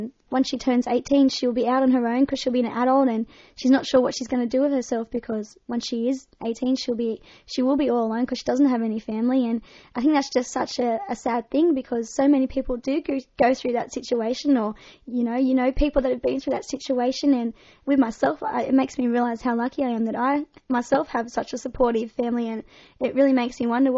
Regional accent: Australia; because I don't live in Tennessee, we decided to change it to make it Australian, because I am Australian

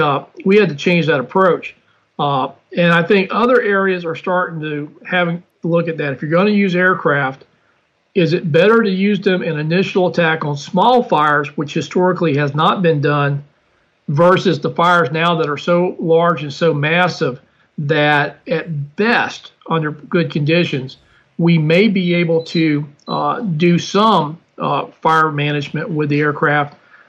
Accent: Florida, United States; Well, I'm from Florida and we live in an ecology that requires fire

